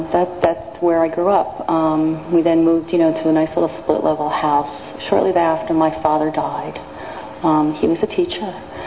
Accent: Flourtown, Pennsylvania, United States; So if anybody ever asked me where I'm from, I'm from Flower Town, which is a very nice little town.

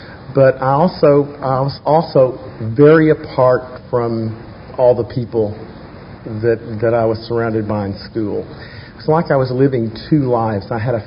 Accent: Fort Worth, Texas, United States; I grew up in Fort Worth, Texas. I was born in 1947.

